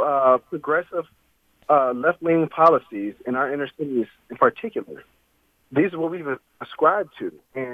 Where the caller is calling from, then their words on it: Chicago, Illinois, United States; I'm from Chicagoland. I'm from D.C.